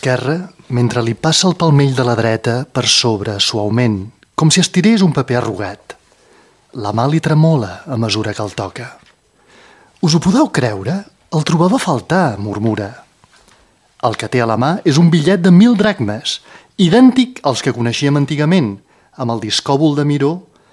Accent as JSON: {"language": "Catalan", "region": "Istanbul", "country": "Turkey", "tie": "born or raised there", "first_language": "Greek", "second_language": "Catalan", "said": "grega d'Istanbul. Però jo vaig viure amb el si d'una família completament grega, d'alguna manera. La meva llengua materna era el grec, no pas l'armeni."}